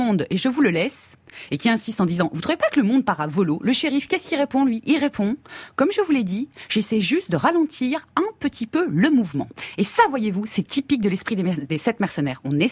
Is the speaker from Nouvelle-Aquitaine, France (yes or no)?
no; Saint-Etienne, Auvergne-Rhône-Alpes, France; comme on dit chez moi, à Saint-Étienne.